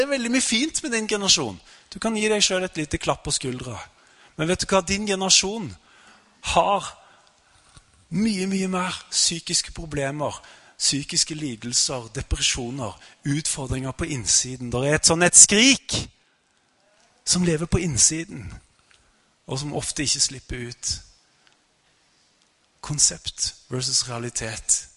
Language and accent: Norwegian; Stavanger, Rogaland, Norway; ut forbi Stavanger, der jeg kommer fra.